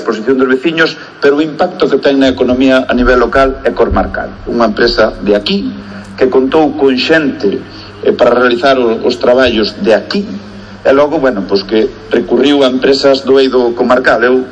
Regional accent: Rodeiro, Galicia, Spain; also born or lived in Lalín; sabes que son de Rodeiro, pero Lalín sempre o sentín como a miña casa, non só porque eu vira aquí 5 ou 6 anos

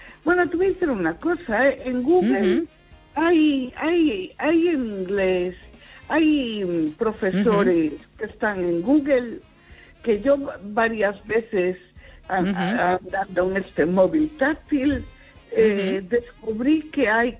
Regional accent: Vigo, Galicia, Spain

